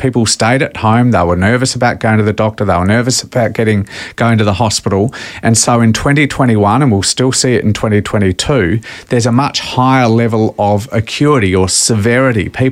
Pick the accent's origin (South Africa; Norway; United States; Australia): Australia; South Australia; that we're enjoying in my home state of South Australia by and large